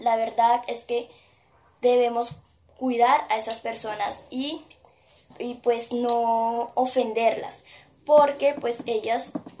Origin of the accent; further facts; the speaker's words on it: Cartago, Valle del Cauca, Colombia; soy del Cartago Valle, del Colegio María Auxiliadora, del grado 7-3.